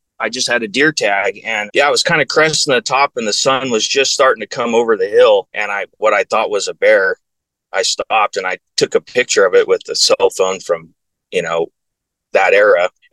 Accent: Oregon, United States; also born or lived in Northern California; So I grew up in Southern Oregon, you know, Southern Oregon and Northern California.

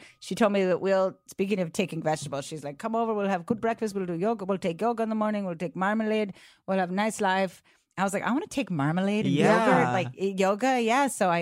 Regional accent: Bethesda, Maryland, United States; I grew up in Bethesda.

